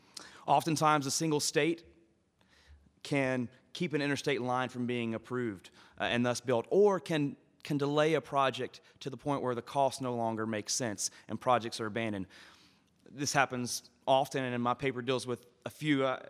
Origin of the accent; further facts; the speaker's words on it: Austin, Texas, United States; a black suit would not go over well today in my hometown of Austin, Texas.